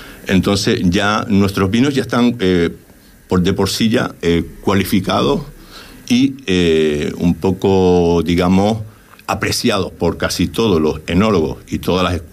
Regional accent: Canary Islands, Spain; now in Fuerteventura, Spain; Fuerteventura, que vivo aquí hace ya 10 años, es como mi segunda tierra y me siento majorero, aunque no sea de aquí, sea de Tenerife

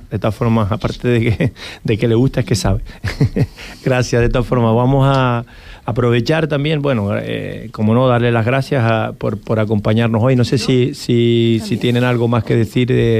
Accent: Canary Islands, Spain; somos canarios de un majo

